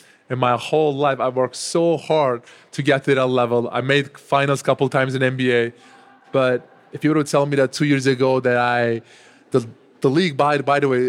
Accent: Turkey; when I was growing up in my home country, Turkey, we did not have freedom of speech

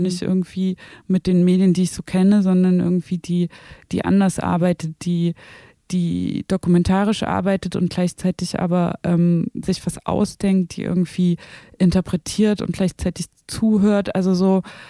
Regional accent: Zwickau, Saxony, Germany; Und ich bin ja in Zwickau geboren und aufgewachsen

